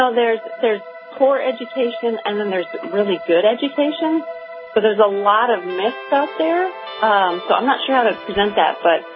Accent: Colorado, United States; So, you know, I grew up in Colorado, and it's like it would snow in Denver, and then it'd be gone in, 3 days.

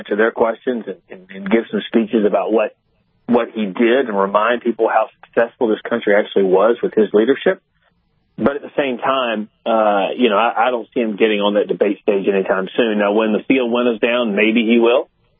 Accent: South Carolina, United States; He's my senator because I'm from South Carolina.

